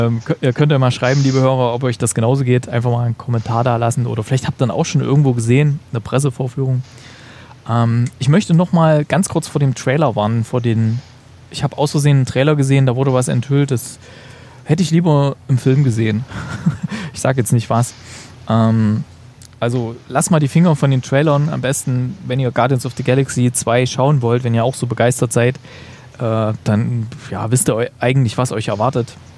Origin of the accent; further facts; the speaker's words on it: East Germany, Germany; Damit kenne ich mich ja aus, ich komme ja aus dem Osten.